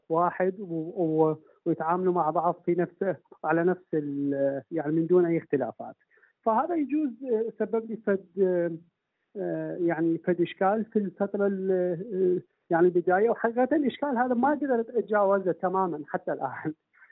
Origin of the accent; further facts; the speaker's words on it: Pakistan; أنا نشأت في مجتمع غير مجتمع عربي، غير مجتمع أهلي، لأنه أنا يعني نشأت في باكستان اللي تختلف عنا جذريا في طريقة اللغة وفي طريقة التعليم وكثير من الأمور.